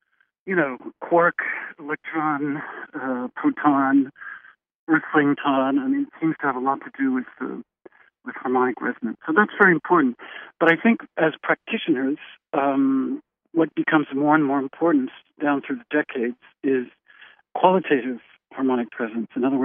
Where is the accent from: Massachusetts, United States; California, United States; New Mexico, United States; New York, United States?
New Mexico, United States; Taos; born there; And I was born in Taos, and according to my spiritual family, Taos Pueblo, their influence on me was quite strong. I mean, I was an infant